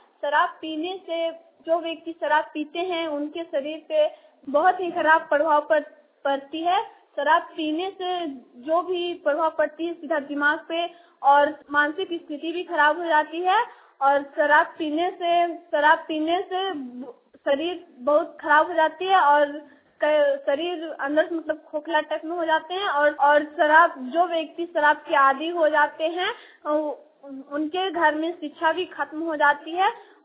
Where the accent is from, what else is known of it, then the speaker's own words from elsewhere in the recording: Demotand, Jharkhand, India; मैं डेमोटाड़ के रहने वाली हूँ, जिला हजारीबाग।